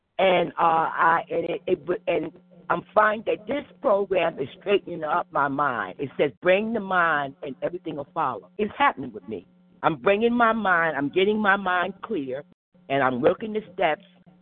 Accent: New Jersey, United States; I'm from New Jersey

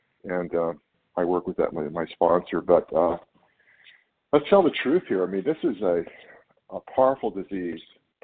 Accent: California, United States; I'm from California.

